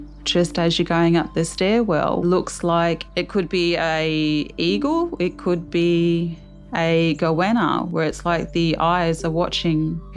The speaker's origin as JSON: {"language": "English", "town": "Cowra", "region": "New South Wales", "country": "Australia", "tie": "born or raised there", "said": "I was born in Cowra, come from Erambi Mission. I'm from the Wiradjuri Nation, from the Upper Billigalari, the Lachlan River. We are one of the original people of this country."}